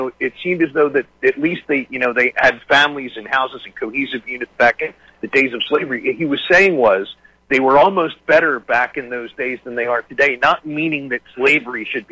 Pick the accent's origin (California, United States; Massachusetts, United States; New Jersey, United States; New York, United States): New Jersey, United States; Look, I come from New Jersey, Philadelphia, right?